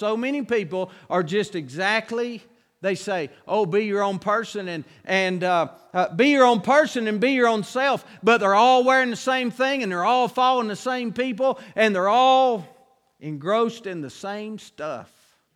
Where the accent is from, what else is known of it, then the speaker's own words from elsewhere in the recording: United States; born there; I praise God that I was born in America.